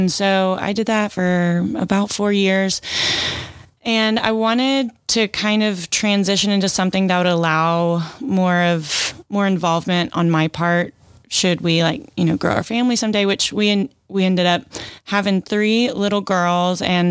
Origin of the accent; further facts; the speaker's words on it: Friendswood, Texas, United States; I'm from Friendswood. Both my husband and I are 12-year seniors. We grew up here. We met at Friendswood High School.